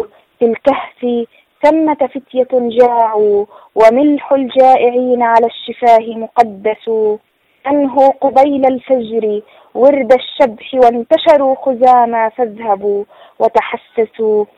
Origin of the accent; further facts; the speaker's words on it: Palestine; أنا ككاتب فلسطيني